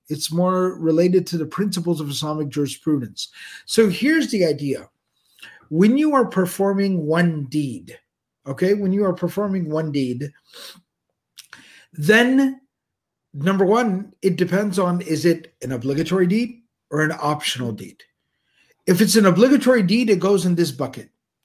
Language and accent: English; Texas, United States; I'm from Texas. Therefore, I have the correct pronunciation of things.